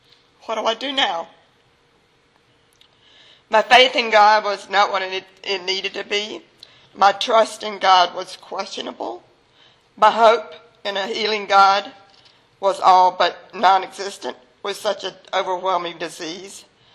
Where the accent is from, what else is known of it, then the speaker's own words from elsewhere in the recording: New Jersey, United States; also born or lived in South Carolina; Growing up in New Jersey and South Carolina, I lived a very good life